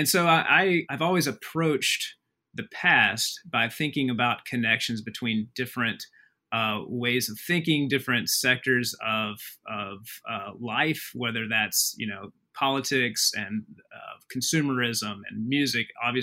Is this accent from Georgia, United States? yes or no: no; Alabama, United States; in a very small town in North Alabama that's not far from Huntsville. And many of the people that I grew up around worked in Huntsville.